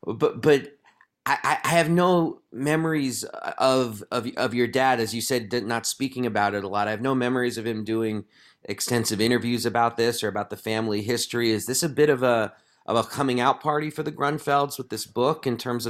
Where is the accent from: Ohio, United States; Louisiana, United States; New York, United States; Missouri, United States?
New York, United States; as someone who remembers your dad from when I was growing up in New York